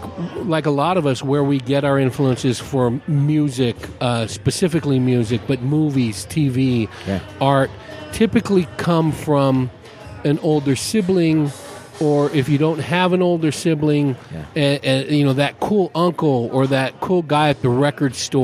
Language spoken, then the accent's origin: English; California, United States; I grew up in California. They were kind of that California rock.